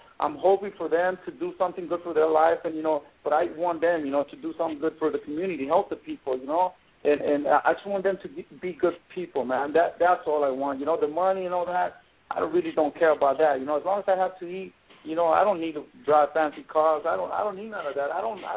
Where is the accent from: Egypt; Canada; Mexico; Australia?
Mexico; English is a second language; moved away as an adult; now in United States; the thing is with us Mexicans or Latin people, Hispanics, you know, what they do, we come from Mexico, we come here to work, we have like 2-3 jobs, you know, so our kids could have everything.